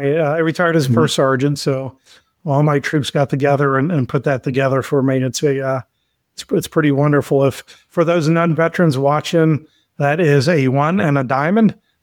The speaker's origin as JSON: {"language": "English", "region": "Georgia", "country": "United States", "tie": "born or raised there", "also_born_or_lived": "Germany / Kentucky", "said": "my dad was in the Army. So we were all over Georgia. I was born in Fort Benning. We were in Fort Sill, multiple assignments to Germany, and I graduated in Kentucky, outside of Fort Knox"}